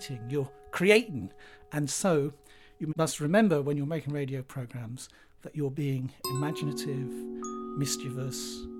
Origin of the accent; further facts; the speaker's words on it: South West England, United Kingdom; I grew up in Cornwall, and in Cornwall, the word creating has a special meaning